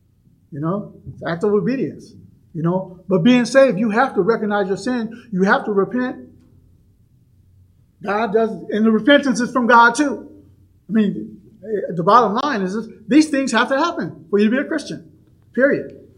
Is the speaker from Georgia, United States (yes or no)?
no; Seattle, Washington, United States; I mean, I'm from the West Coast. I'm from Seattle.